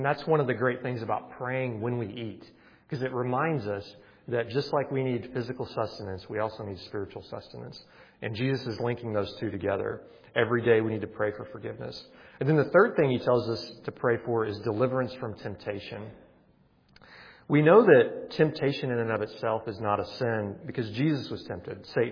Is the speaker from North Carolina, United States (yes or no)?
no; Missouri, United States; We went on a vacation back to where I grew up in Missouri.